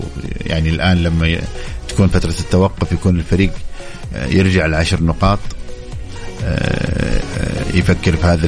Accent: Saudi Arabia; الكرة عندنا في الخليج وفي السعودية أنه نحب الطريقة البرازيلية

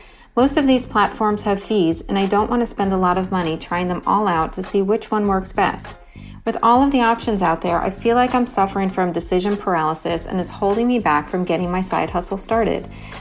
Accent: New York City, New York, United States; Hi, Chris. … I'm from New York City.

